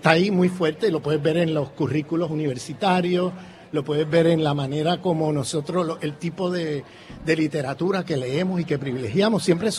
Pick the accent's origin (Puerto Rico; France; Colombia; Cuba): Puerto Rico; yo soy puertorriqueño.